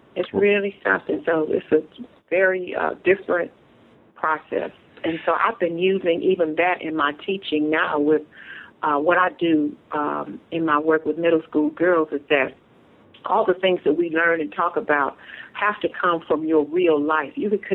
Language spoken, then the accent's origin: English; Cleveland, Ohio, United States; I am a native of Ohio. I'm from Cleveland, Ohio.